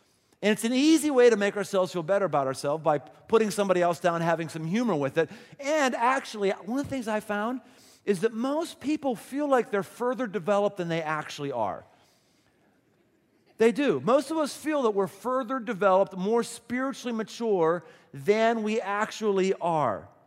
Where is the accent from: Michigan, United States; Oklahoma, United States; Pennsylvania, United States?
Pennsylvania, United States; Pittsburgh; now in Ohio, United States; When I came from Pittsburgh, where we picked on West Virginia, came here to Ohio, where in Ohio we pick on Kentuckians.